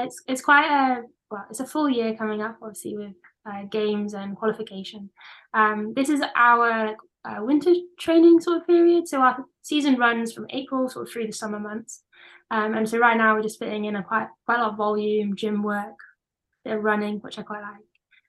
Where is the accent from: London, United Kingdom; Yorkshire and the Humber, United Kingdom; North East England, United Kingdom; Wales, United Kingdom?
North East England, United Kingdom; Newcastle; I'm from Newcastle, so I drive over the River Tyne and it's kind of central to our city.